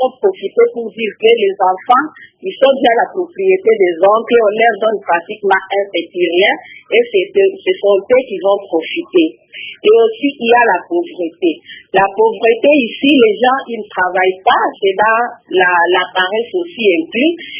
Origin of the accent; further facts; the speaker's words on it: Bandundu, DR Congo; chez nous au Bandundu, dans la sous-région du Kulu